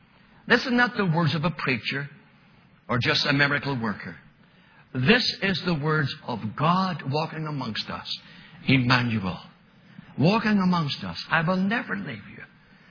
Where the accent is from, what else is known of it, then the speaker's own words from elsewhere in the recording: Northern Ireland, United Kingdom; We're from Northern Ireland.